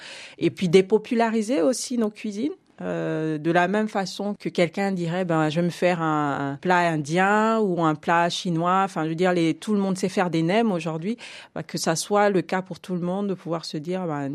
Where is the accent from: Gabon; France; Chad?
Gabon; Mais j'ai voulu garder aussi quelques noms gabonais pour que certains ne me disent pas « Oui, mais tu n'as mis que des noms des autres, mais des noms à nous.